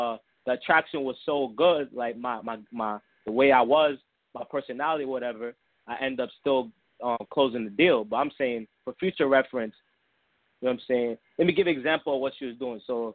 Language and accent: English; New York, United States; yeah, I'm 18, you know what I'm saying, and I'm from New York.